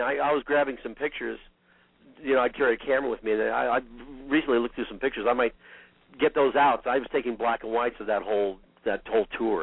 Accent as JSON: {"language": "English", "town": "Malibu", "region": "California", "country": "United States", "tie": "born or raised there", "said": "we were beach guys. I mean, we grew up in Malibu, home of the stars"}